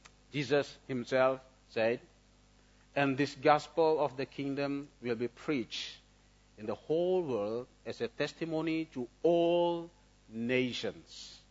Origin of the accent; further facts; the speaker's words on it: Indonesia; English is a second language; I'm coming from Indonesia. Indonesia is a big land, and we call that from Sabang to Merauke, from Sangir Talaut to Roti or Rote Islands.